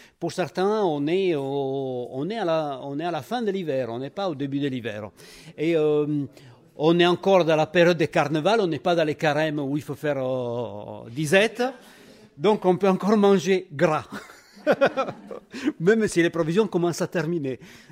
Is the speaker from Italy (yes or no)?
yes; Italy; French is a second language; now in Saint-Antonin, France; je suis italien, on a changé d'accent. Et j'habite sur la commune de Saint-Antonin, dans l'Amo de Joigny. Et ça fait 30 ans que je suis dans les coins, donc je peux dire que je suis presque saint-antinois.